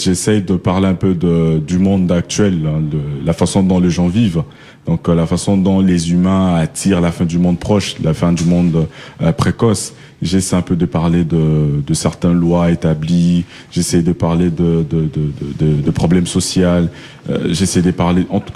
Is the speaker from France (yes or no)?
no; Kwilu, DR Congo; Ben, moi, je suis Muyanzi, donc je suis du Bandundu.